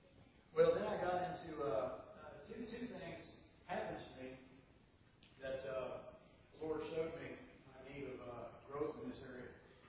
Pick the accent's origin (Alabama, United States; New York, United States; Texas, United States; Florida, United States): Texas, United States; When I was young, you know, growing up down south, especially in Texas